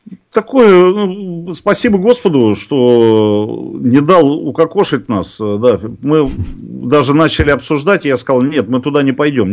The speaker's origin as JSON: {"language": "Russian", "country": "Russia", "said": "это еще пока нет такого лозунга, который существует у нас на родине, в нашей России."}